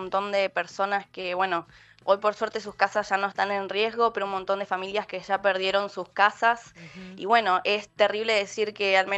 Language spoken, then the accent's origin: Spanish; Mallín Ahogado, Río Negro, Argentina; Yo me crié en Mallín Ahogado, hoy vivo más en el centro.